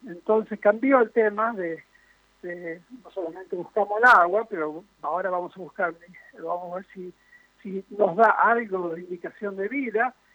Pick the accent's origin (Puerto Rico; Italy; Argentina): Argentina; Rosario, Santa Fe; Nací en Fisherton y muy pronto nos mudamos al barrio de Arroyito, ahí en Rosario.